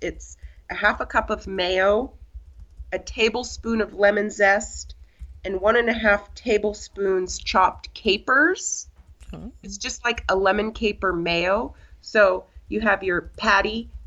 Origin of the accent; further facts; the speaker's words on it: Wrangell, Alaska, United States; And a lot of kids in Wrangell, where I grew up, would sell garnets.